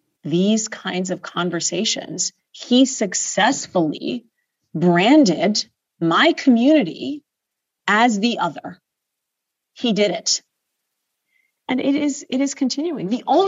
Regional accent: United States; And I have been unapologetically proud of continuing to say I'm an American Muslim, and I will always be an American Muslim.

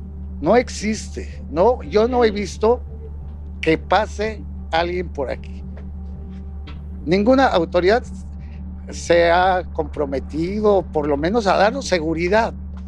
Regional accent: Acapulco, Guerrero, Mexico; Yo soy de Acapulco y adoro Acapulco.

